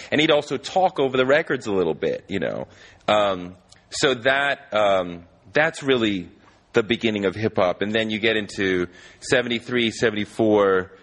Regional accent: Boston, Massachusetts, United States; It's funny you say that because, you know, I'm growing up in Boston.

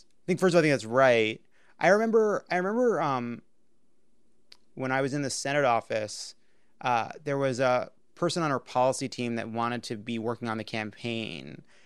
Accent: New York, United States; I'm not proudly from Long Island, you know, LIE, you know, raised, exit

